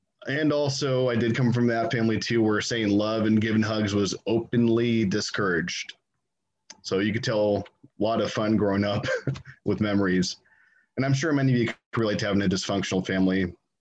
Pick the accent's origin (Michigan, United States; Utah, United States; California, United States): California, United States; Grover Beach; I was born and raised here in Grover Beach, California, in San Luis Obispo County on the Central Coast, for those of you who aren't familiar with the area.